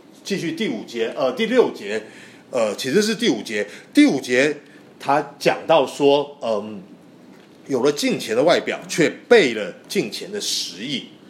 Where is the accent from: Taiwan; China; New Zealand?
China; 你说听到我们中国土生土长的一个异端